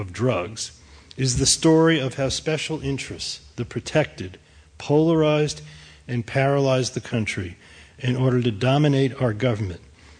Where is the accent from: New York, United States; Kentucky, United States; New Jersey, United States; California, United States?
New York, United States; In 1964, I was a kid growing up in Far Rockaway, a working-class section of Queens.